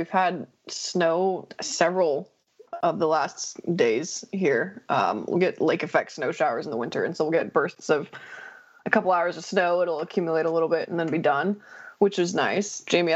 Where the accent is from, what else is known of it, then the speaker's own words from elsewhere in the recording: Colorado, United States; I don't know, maybe it's just growing up in Colorado, there's always a lot of exciting snowstorms, things like that.